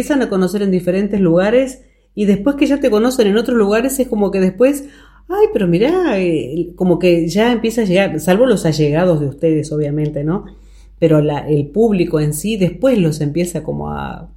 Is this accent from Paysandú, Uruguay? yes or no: yes; Paysandú, Uruguay; moved away; yo también soy de la Heroica, solo que no los conocí a ustedes y hace muchísimos años que me fui. Pero sí soy de Paysandú